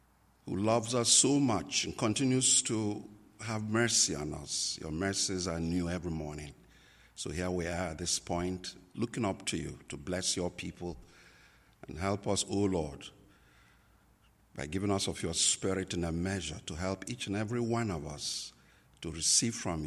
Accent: Nigeria; first language Igbo; English is a second language; In my native language, Igbo, which is part of the 250 language groups we have in Nigeria, I want to say, Unemena, Daalunu.

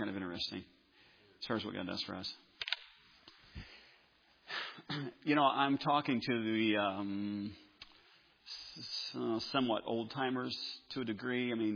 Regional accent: Sauk Village, Illinois, United States; growing up in Sauk Village, my dad was the pastor.

